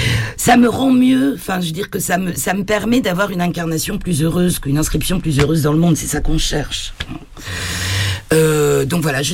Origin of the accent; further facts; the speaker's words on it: Basque Country, France; Moi, je suis pas de Paris, je suis basque, donc j'étais très loin de la région parisienne.